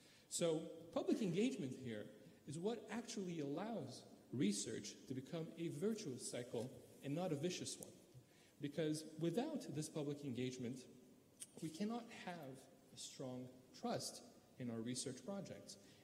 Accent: Canada; Well, I come from Canada

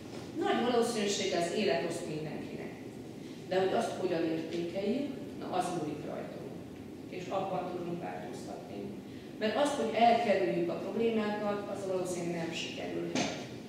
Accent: Szombathely, Vas, Hungary; Gyerekként a vasfüggöny mögött voltunk, a húgommal nagyon sokat.

